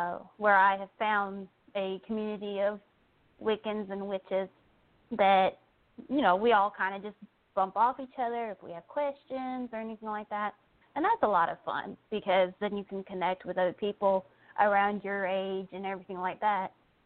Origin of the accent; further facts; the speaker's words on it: Virginia, United States; I was raised in the Baptist church. My parents and step parents are Baptists, and I grew up in a small congregation because I was raised between Williamsburg and Colonial Heights